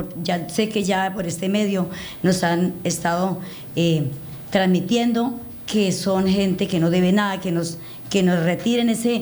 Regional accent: Acacías, Meta, Colombia; Pues lo que pasa es que nosotros somos de Acacías.

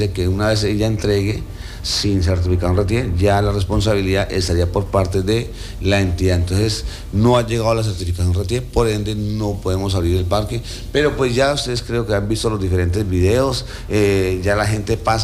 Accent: Colombia; nosotros como colombianos siempre aprovechamos ese espacio

